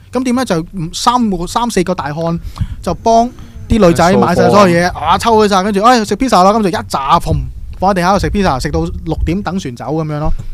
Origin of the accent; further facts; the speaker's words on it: Hong Kong; 即系我觉得身为香港人或者系曾经系香港人。